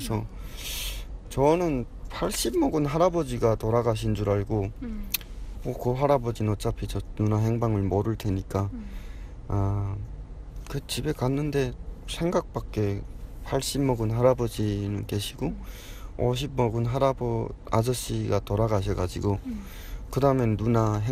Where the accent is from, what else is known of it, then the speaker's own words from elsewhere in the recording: North Korea; 그 집은 정말 제가 북한에서 봤던 집하고 별 차이는 없었던 것 같아요.